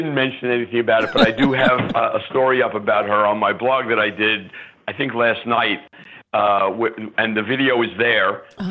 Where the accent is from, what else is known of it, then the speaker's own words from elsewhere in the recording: Brooklyn, New York, United States; So, like, I grew up in Brooklyn. I know what these kind of crazy people are like.